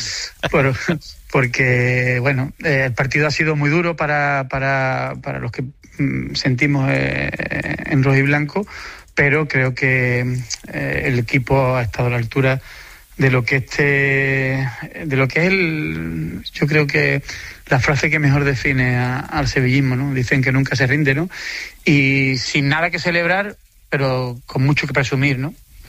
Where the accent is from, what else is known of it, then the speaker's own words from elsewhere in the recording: San Fernando, Andalusia, Spain; en este proyecto de mi ciudad, de mi pueblo, de mi vida, ¿no?, que es San Fernando